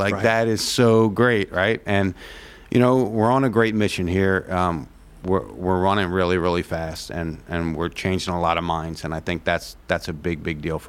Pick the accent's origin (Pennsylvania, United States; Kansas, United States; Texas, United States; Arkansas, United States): Pennsylvania, United States; Philadelphia; I'm a Philadelphian through and through. I love Philadelphia